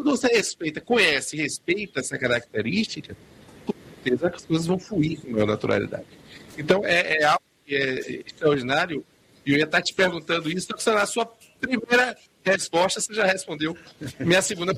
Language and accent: Portuguese; Salvador, Bahia, Brazil; quando eu estou fora de Salvador, fora da Bahia, fora do Brasil, eu costumo falar baixo, porque sou baiano